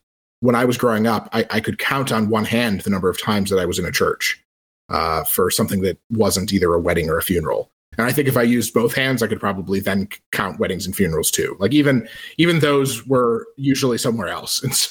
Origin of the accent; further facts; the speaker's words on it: Michigan, United States; I'm from Michigan. It's like we don't talk about like religion and money and politics.